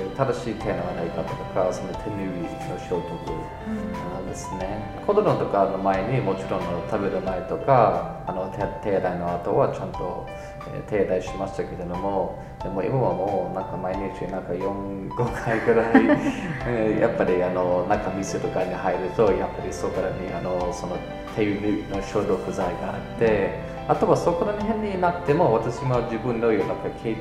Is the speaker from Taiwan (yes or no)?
no; Florida, United States; Japanese is a second language; フロリダ、はい、フロリダ出身なんですけど